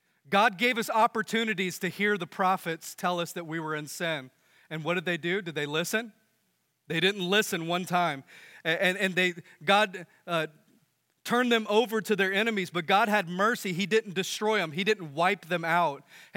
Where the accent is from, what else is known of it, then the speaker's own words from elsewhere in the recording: United States; I grew up in America where I didn't have to wonder where my next meal was going to come from.